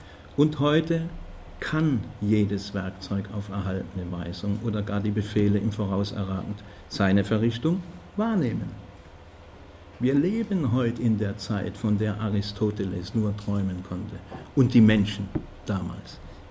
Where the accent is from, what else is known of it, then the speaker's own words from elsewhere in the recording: Stuttgart, Baden-Württemberg, Germany; ich komme aus Stuttgart